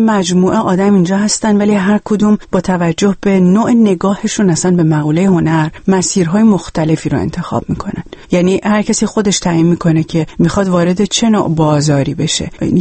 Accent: Iran; moved away as an adult; سال اولی هم که از ایران اومدم بیرون

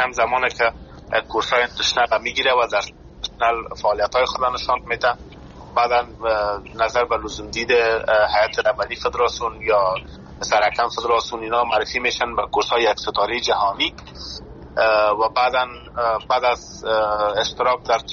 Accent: Afghanistan; ما در افغانستان زاده شدیم،

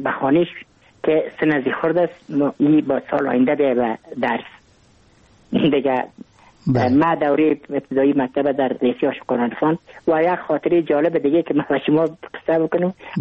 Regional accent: Kabul, Afghanistan; من متولد کابل هستم، در نایی اول کابل تولد شدیم.

